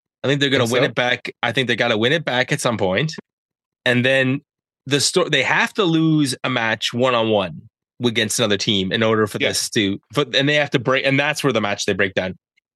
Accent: Canada; because we're Canadian, on all of your favorite social platforms.

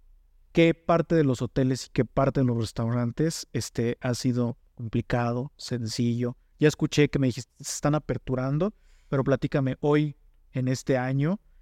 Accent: Mexico; en las que nosotros como mexicanos, nos hemos encontrado siempre con un cállate

